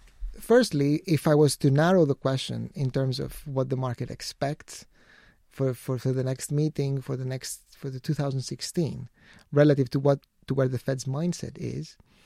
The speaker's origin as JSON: {"language": "English", "country": "Greece", "said": "you can take some places, such as my home country, Greece"}